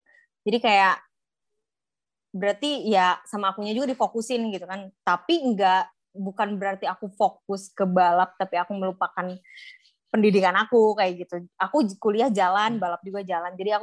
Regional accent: Bandung, West Java, Indonesia; first time aku juga untuk balap di kota Bandung ya, kayak this is my city gitu

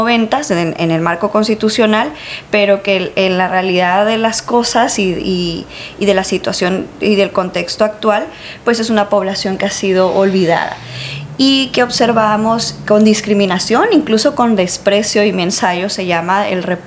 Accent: Tijuana, Baja California, Mexico; La mayoría de la población no ha nacido aquí. Yo soy tijuanense, pero la mayoría de mis amigos, conocidos, colegas no lo son.

